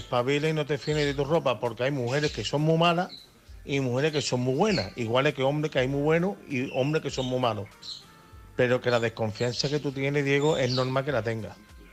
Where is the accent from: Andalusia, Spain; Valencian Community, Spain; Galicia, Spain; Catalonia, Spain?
Andalusia, Spain; Seville; Hola, buenas noches … de Sevilla